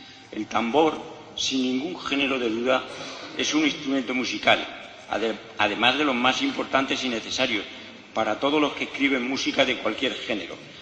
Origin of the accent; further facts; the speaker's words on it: Hellín, Castilla-La Mancha, Spain; he vivido muchos años fuera de mi pueblo, que cuando ves a un ellinero en las vísperas de estas fiestas no le preguntas ¿vas a ir a la Semana Santa?, sino que le dices simplemente ¿vas a ir este año a tocar el tambor? Y en mi pueblo todo el mundo sabe tocarlo.